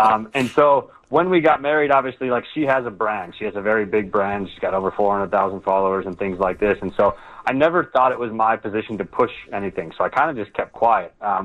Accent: Minnesota, United States; born there; obviously, I'm American and I was born in Minnesota, but then I moved and went to Europe.

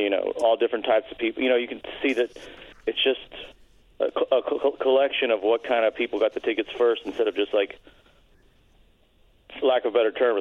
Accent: Kentucky, United States; You know, growing up in Kentucky, we had WGN.

